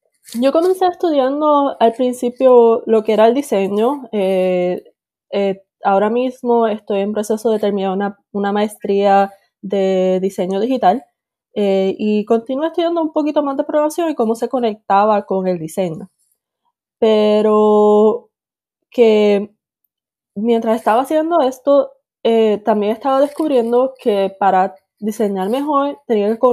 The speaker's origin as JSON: {"language": "Spanish", "country": "Puerto Rico", "tie": "born or raised there", "moved": "as an adult", "lives_now": "United States", "said": "Pues yo nací en Puerto Rico, estuve viviendo ahí hasta mis 18 años y luego decidí que iba a estudiar en Estados Unidos."}